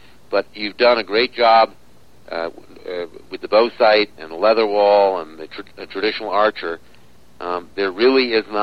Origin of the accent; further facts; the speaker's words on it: Bronxville, New York, United States; born there; As a young boy, I was born in Bronxville, New York, which is a Westchester County.